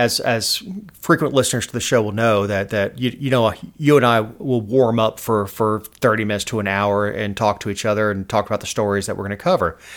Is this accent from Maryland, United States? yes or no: no; Georgia, United States; But I'm like, hey, I'm from Georgia, and he was just as nice as you can be.